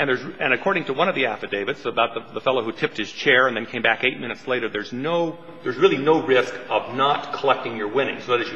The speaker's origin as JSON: {"language": "English", "town": "Las Vegas", "region": "Nevada", "country": "United States", "said": "Well, I'm from Las Vegas."}